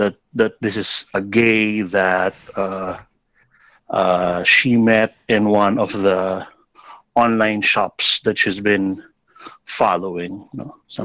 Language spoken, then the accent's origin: English; Bicol Region, Philippines; All right. I'm from Bicol.